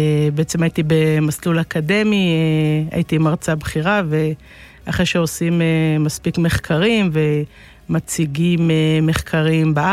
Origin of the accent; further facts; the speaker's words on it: Northern District, Israel; אני קלאבית, אני מהצפון, הצפון הוא תבנית נוף מולדתי.